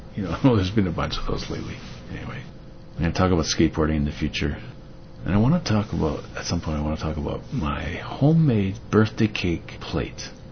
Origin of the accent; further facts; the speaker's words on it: Canada; I'm from Canada where you average 7 to 7.5 hours.